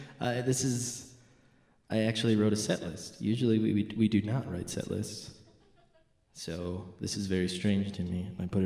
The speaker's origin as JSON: {"language": "English", "town": "Parkston", "region": "South Dakota", "country": "United States", "tie": "born or raised there", "said": "But this one's about, I grew up in Parkson, South Dakota."}